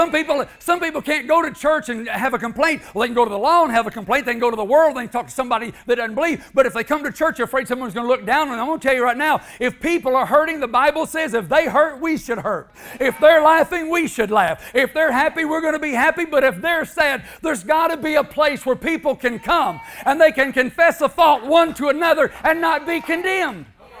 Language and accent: English; Arkansas, United States; I'm 64 years old. I was brought up in Arkansas. On a plantation called Kokomo. You can Google it up. It comes up, but there's nothing there but land in the Mississippi Delta. I was a kid there, brought up there.